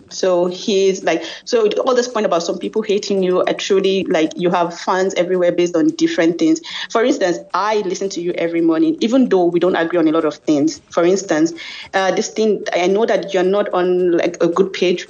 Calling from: Zurich, Switzerland; I'm calling you from Zurich.

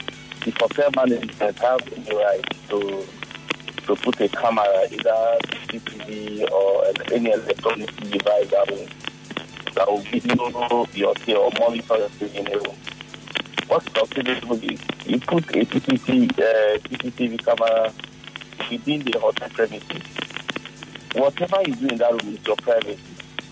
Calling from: Port Harcourt, Rivers, Nigeria; I'm calling from Port Harcourt.

